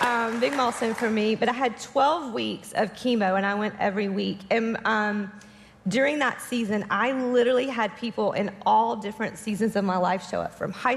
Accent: Alabama, United States; now in Atlanta, United States; I'm originally from North Alabama, but I've lived in Grant Park for about 16 years, and I've lived in Atlanta about 25.

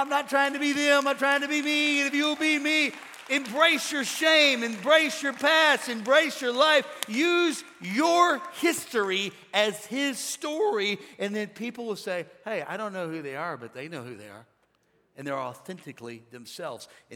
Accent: St. Louis, Missouri, United States; from St. Louis.

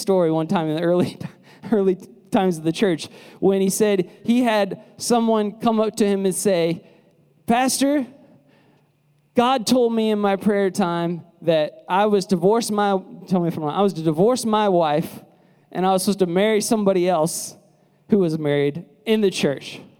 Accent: St. Louis, Missouri, United States; And we're out here hiking, you know, we're from St. Louis.

